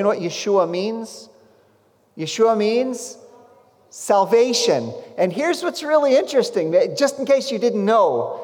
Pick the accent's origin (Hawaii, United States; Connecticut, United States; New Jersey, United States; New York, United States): New Jersey, United States; moved away as an adult; now in Israel; I am from the Promised Land. That's correct. I'm from New Jersey. But when I was 22 years old, I moved to Israel. I grew up in a Jewish family